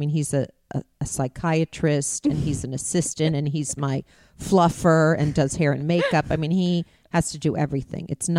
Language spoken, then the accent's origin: English; Beverly Hills, California, United States; growing up in Beverly Hills, which is so nothing.